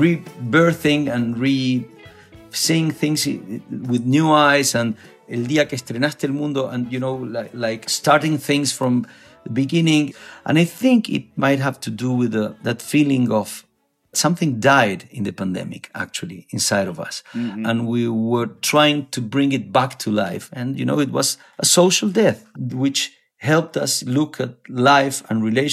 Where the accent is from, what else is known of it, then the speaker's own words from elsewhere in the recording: Uruguay; I have this cousin of mine, which we grew up together in Uruguay.